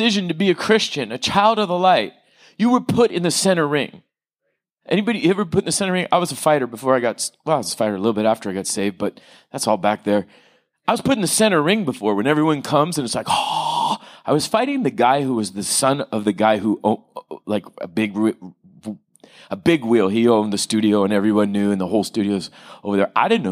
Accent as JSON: {"language": "English", "town": "Oceanside", "region": "California", "country": "United States", "tie": "born or raised there", "said": "I grew up in Oceanside. I'm sorry, but that's where I grew up. It was tough."}